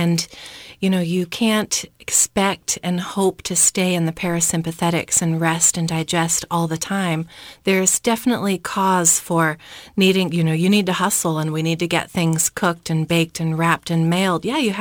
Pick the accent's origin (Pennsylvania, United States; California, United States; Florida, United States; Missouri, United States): Florida, United States; I come from Florida, so your beautiful, white, crisp, shiny snow is completely different for me.